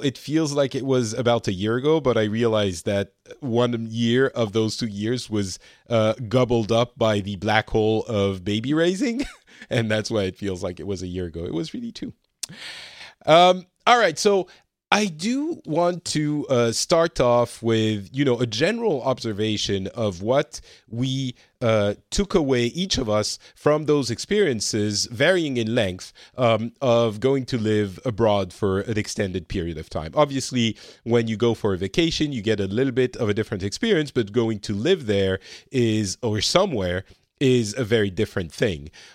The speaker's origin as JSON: {"language": "English", "country": "France", "also_born_or_lived": "Japan", "second_language": "English", "lives_now": "Finland"}